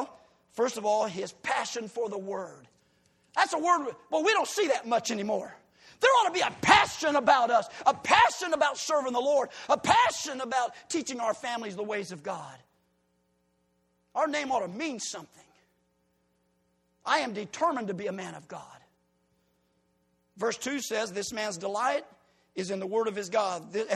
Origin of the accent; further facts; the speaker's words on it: Decatur, Illinois, United States; I'm a city boy. Born and raised in Decatur, Illinois.